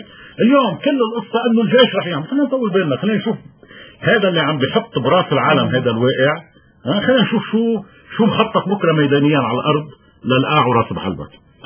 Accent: Lebanon; بدنا نحترم بعضنا كلبنانيين

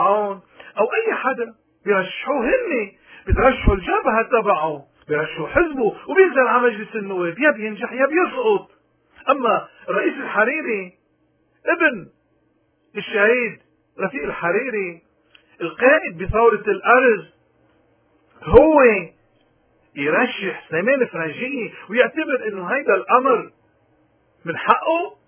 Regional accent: Lebanon; ورأينا نحن كلبنانيين مفروض يحترم، لانه اللبناني اذا في شيء بيميزه بالمنطقة هو حرية رأيه. ونحن لبناني، نحن منح لبنان

